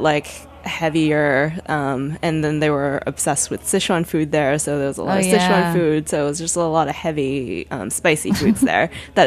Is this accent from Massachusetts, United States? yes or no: yes; Boston, Massachusetts, United States; I grew up in Boston. Yeah, mm-hmm. It was like the food that I grew up eating out with my friends.